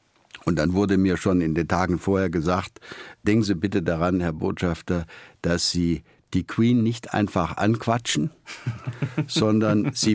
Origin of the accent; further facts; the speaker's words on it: Baden-Württemberg, Germany; Ich stamme ja aus Süddeutschland, bin in der Nähe von Schwarzwald und Schwäbischer Alb aufgewachsen.